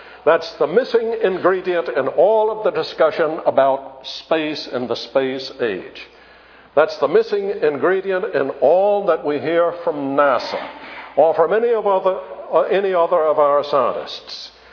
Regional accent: Charleston, United States; I grew up in Charleston with a lot of antique furniture in our home

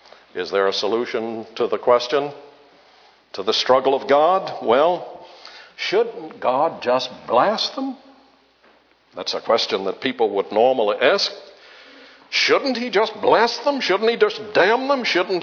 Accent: Charleston, South Carolina, United States; In my hometown in Charleston, South Carolina, we still have a Huguenot church.

